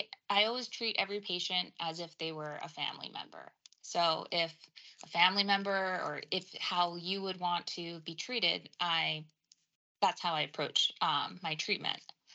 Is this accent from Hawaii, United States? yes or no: yes; Hawaii, United States; So I'm born and raised in Hawaii. I ended up actually going to dental school on the East Coast. And so life led me to now practicing dentistry in Massachusetts.